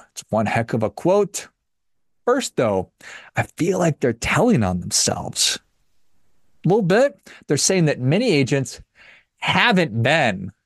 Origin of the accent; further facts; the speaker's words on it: Minnesota, United States; I'm from Minnesota, so I have an affinity for